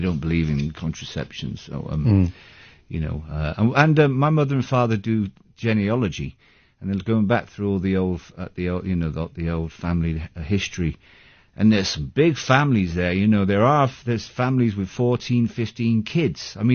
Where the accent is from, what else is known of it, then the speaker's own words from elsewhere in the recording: Bristol, South West England, United Kingdom; And I was raised in Bristol, and that's it, really.